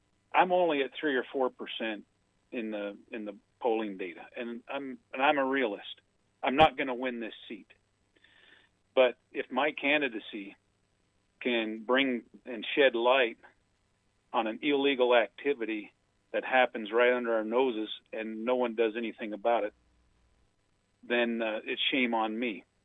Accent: Proctor, Montana, United States; I'm a surveyor from Proctor, Montana.

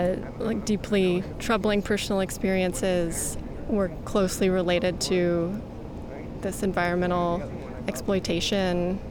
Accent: Milwaukee, Wisconsin, United States; And I grew up on Lake Michigan in Milwaukee

